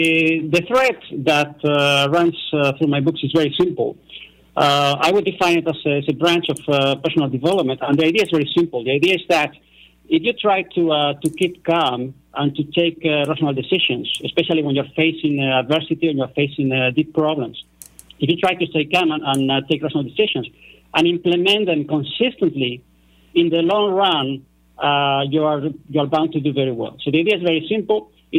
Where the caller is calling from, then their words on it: Netherlands; I'm calling from the Netherlands. I'm calling in the Netherlands